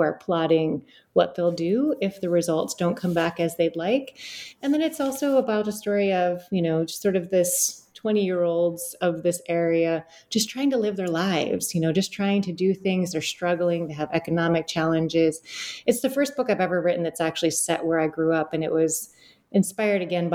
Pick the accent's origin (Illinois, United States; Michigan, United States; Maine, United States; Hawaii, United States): Michigan, United States; Detroit; So I grew up in Southeast Detroit.